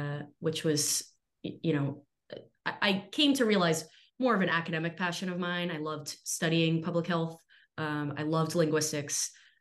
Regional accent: Massachusetts, United States; I grew up outside of Massachusetts. I'll skip over the first 18 years because they're not super salient. But I knew I wanted to experience something totally different from Metro Boston.

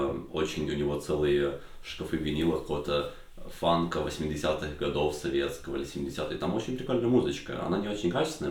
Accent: Smila, Cherkasy Oblast, Ukraine; в моем маленьком городе, откуда я родом

